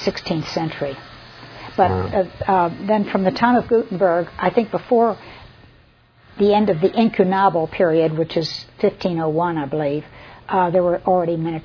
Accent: Philadelphia, Pennsylvania, United States; now in Richmond, United States; And then I loved Virginia. I'm from Philadelphia. And I'd never been to Richmond

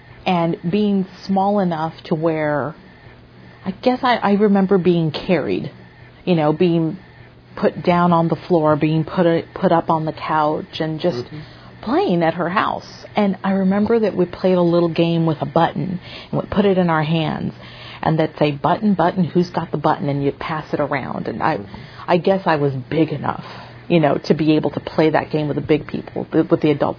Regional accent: Harlingen, Texas, United States; I did. I grew up. I was born and raised in Harlingen, and that's still home.

